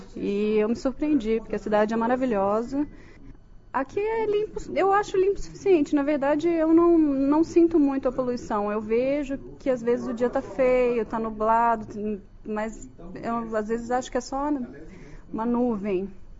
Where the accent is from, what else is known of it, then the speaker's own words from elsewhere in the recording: Brasília, Federal District, Brazil; eu sou brasiliense, né? Então eu venho de um lugar muito seco.